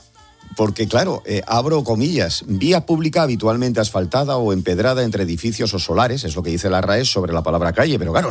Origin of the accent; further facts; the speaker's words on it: Bilbao, Basque Country, Spain; Y él, que era de mi tierra, de Bilbao, compró una placa